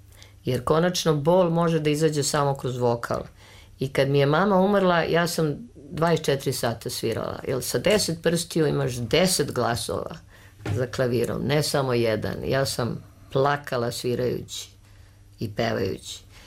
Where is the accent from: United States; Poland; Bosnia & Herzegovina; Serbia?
Serbia; Belgrade; ja se najviše osjećam ne kao Srpkinja ili Beograđanka, ja se osjećam kao zemljanin, kao stanovnik planete Zemlje.